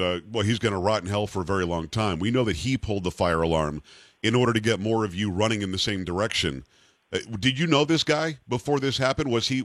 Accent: Florida, United States; I grew up in South Florida. I'm very familiar with Coral Springs and the Parkland area

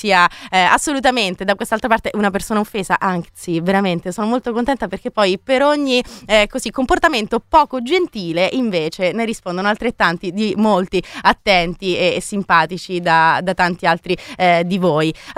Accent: Rome, Lazio, Italy; perché io sono romana

